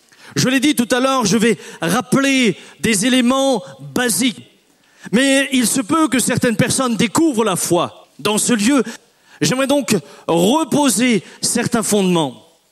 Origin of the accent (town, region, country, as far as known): France; born there